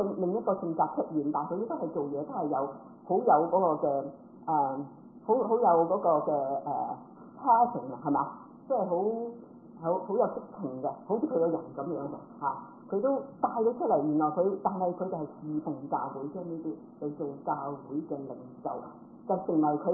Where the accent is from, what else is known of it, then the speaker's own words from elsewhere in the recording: China; 有時我哋中國人會有一句説話叫做三歲定八十嘛